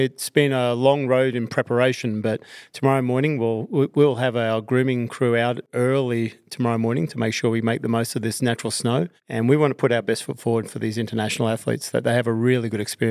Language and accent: English; Australia; I'm Australian. I worked at the Sydney Games as an Australian.